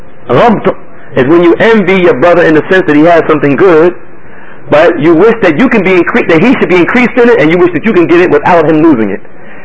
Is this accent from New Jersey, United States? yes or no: yes; Newark, New Jersey, United States; When we grew up in Baxter Terrace Projects, he used to bully me.